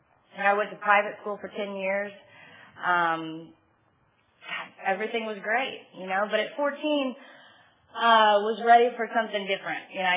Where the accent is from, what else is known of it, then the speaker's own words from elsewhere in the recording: San Antonio, Texas, United States; I'm from San Antonio.